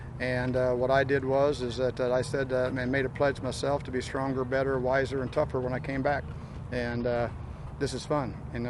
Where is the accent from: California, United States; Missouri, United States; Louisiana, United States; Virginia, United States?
Missouri, United States; This is, and again, in the state of Missouri, back in my home state, here in St. Louis.